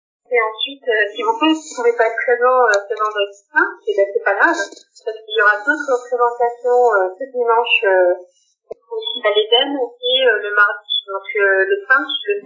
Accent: Briançon, Provence-Alpes-Côte d'Azur, France; je suis de Briançon

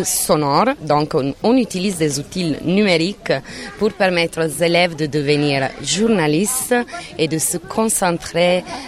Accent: Italy; French is a second language; Je suis italienne.

